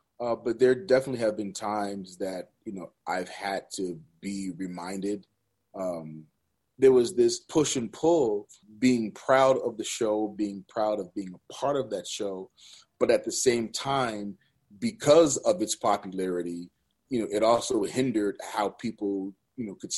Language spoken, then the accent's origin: English; United States; Again, as a Black culture, as an American culture, I hold all of that.